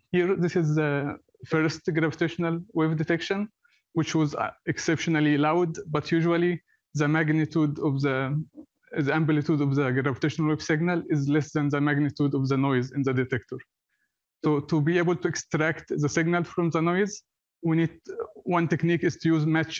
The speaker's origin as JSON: {"language": "English", "country": "Egypt", "second_language": "English", "said": "I'm from Egypt, and I just finished my PhD from the University of Maryland and the Max Planck Institute."}